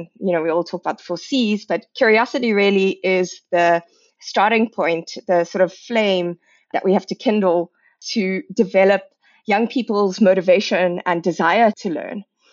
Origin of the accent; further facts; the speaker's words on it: South Africa; I'm a South African, and I've been fortunate enough to also spend time working in Silicon Valley.